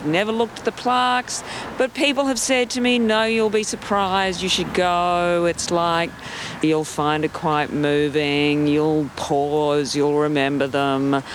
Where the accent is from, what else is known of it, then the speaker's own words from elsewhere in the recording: Perth, Western Australia, Australia; when I'm in my hometown of Perth?